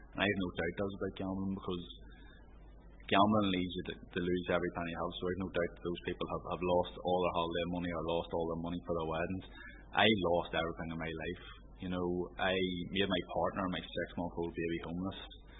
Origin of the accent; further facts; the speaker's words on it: Newry, Northern Ireland, United Kingdom; I'm from Newry.